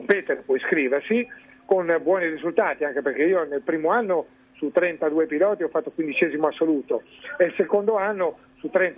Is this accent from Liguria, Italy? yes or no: yes; Ventimiglia, Liguria, Italy; io sono di Ventimiglia, quindi sono uno dei pochi liguri